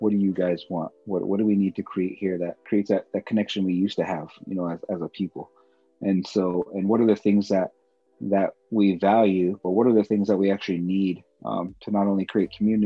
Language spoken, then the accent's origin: English; Pine Ridge, South Dakota, United States; I am Ogla Lakota from the Pine Ridge Indian Reservation here in the southwest part of the state of South Dakota.